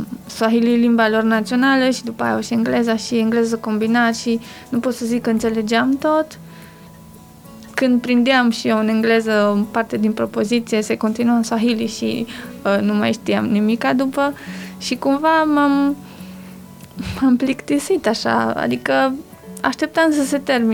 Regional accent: Arad, Arad County, Romania; eu sunt din Arad, de biserică din Arad

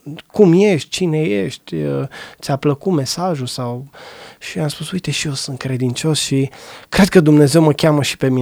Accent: Brașov, Brașov County, Romania; În Brașov, bineînțeles, că eu sunt brașovean, 100%.

